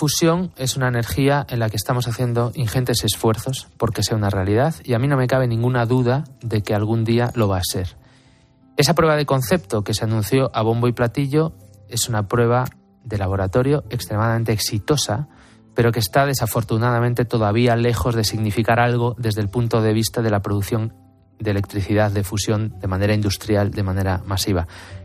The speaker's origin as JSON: {"language": "Spanish", "region": "Asturias", "country": "Spain", "said": "En Navidad estábamos en mangas de camisa, sí, en Asturias, sí, en mi tierra."}